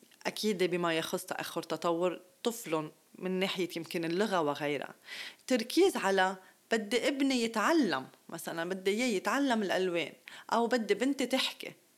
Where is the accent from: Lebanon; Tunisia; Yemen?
Lebanon; also born or lived in Kuwait / Dubai; وبلبنان بحكم اني لبنانية عشت لفترة 24 سنة بلبنان وعندي كتير ناس بعرفهم ببلدي.